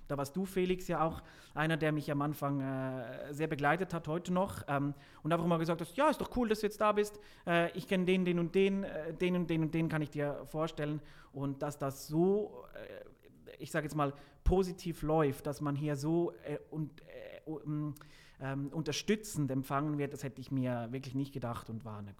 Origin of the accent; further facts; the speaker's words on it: Zurich, Switzerland; moved away as an adult; now in Berlin, Germany; ursprünglich aus der Schweiz, aus der Nähe von Zürich. Da auch die ersten 30 Jahre meines Lebens verbracht, gearbeitet und so.